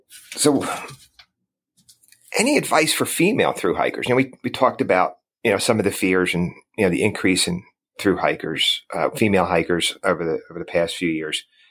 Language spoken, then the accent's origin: English; Northeast, United States; You know, growing up in the Northeast, I had driven through some of these areas